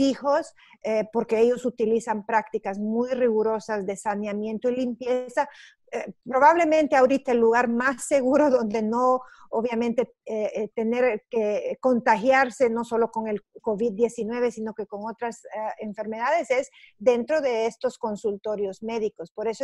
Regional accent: Honduras; now in Houston, United States; soy de origen hondureño, soy microbióloga. Hace casi 10 años que vivo aquí en Houston

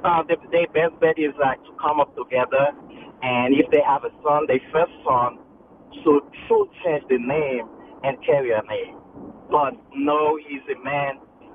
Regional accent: Haiti; I was born and raised in Haiti.

